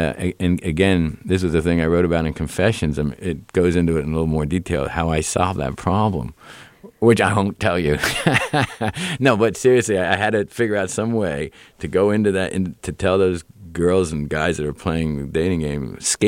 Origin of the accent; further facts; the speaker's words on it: Philadelphia, Pennsylvania, United States; particularly being a Philadelphian.